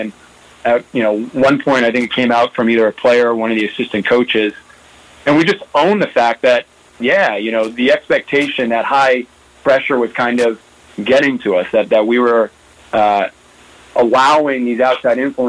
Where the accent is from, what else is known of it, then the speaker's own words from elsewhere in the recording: New England, United States; I think, you know, from as a fan growing up in New England, I think, you know, the Patriots kind of give you a lot of those games.